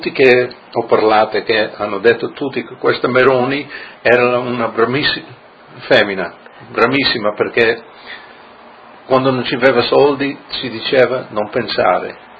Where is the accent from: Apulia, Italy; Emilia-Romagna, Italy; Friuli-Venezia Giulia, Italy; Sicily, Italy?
Friuli-Venezia Giulia, Italy; Arba; born there; moved away